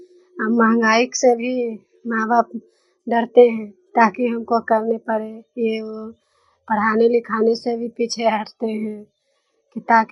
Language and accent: Hindi; Nagarnausa, Bihar, India; मेरा घर नगर नौसा है, जिला नालंदा के रहने वाली हूँ।